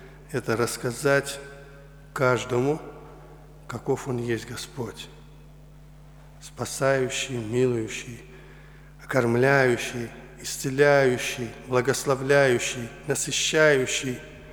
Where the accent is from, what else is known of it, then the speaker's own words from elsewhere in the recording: Baku, Azerbaijan; Я из Азербайджана, и со мной еще были трое братьев наших. Буквально неделю назад, вот так же в четверг вечером, у нас в Баку брала начало молодежная конференция.